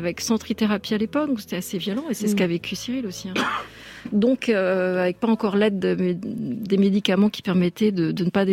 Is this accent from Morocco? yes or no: no; Paris, Île-de-France, France; je venais de Paris déjà, j'avais été armée, peut-être parce que c'était ma ville et que j'avais ma famille derrière